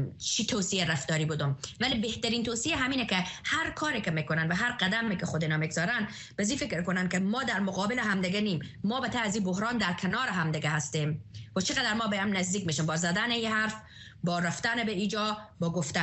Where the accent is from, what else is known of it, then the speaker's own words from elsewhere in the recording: Afghanistan; moved away; چون من خارج از افغانستان هستم